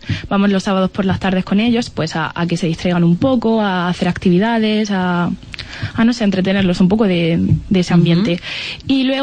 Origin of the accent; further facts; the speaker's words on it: Andalusia, Spain; moved away; Yo, por ejemplo, que soy de Andalucía y no puedo ir tan seguido a bajar a casa